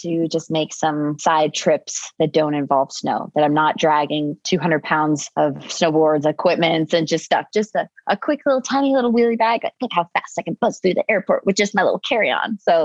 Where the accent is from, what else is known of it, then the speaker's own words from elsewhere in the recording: Roxbury, Connecticut, United States; We grew up in Connecticut in a little town, Roxbury. We're basically in the middle of nowhere.